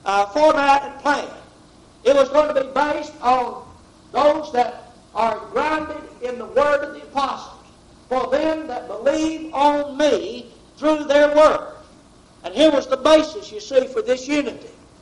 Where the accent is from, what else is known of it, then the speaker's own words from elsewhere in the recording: Texas, United States; it was one we learned to quote as kids growing up in East Texas.